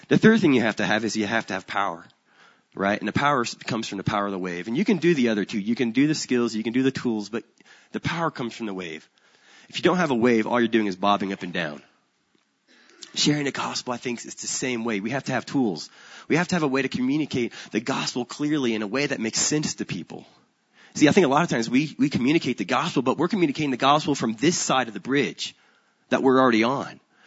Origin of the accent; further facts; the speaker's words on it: Oklahoma, United States; Originally, though, however, I'm from Oklahoma, and we don't have surfing in Oklahoma.